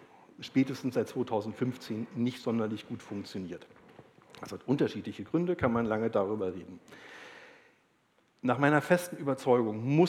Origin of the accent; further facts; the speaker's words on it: East Germany, Germany; ich habe als Kind im Osten immer gesessen und habe mir wirklich mit Leidenschaft Bundestagsdebatten angeguckt